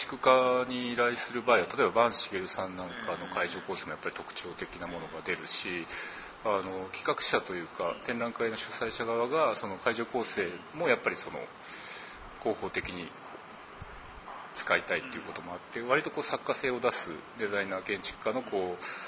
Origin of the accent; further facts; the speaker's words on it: Nagoya, Aichi, Japan; よろしくお願いします。僕は、1967年生まれて、名古屋出身なんですが、アイツトリエンナーレの会場になった長者町地区の近くで生まれてます。